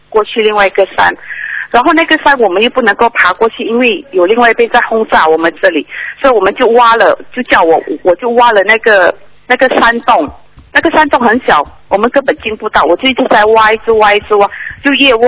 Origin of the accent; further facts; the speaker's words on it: Malaysia; 我是马来西亚的。